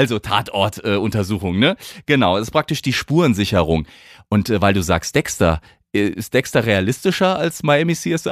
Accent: Hesse, Germany; Ich bin ja selbst aus dem Hause Südhessen, also Heimspiel heute für uns drei, ne?

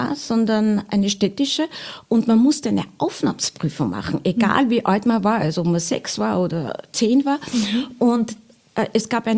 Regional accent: Wels, Upper Austria, Austria; so wie jedes Kind in der Musikschule in Wels, wo ich aufgewachsen bin

